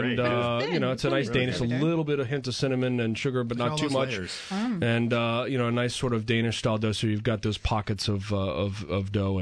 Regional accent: New Orleans, Louisiana, United States; So growing up in New Orleans, for me, it was more about, like, if you got the baby, it was fun

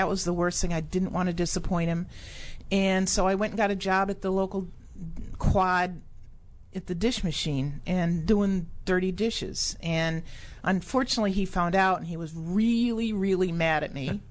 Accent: Michigan, United States; I'm from Michigan.

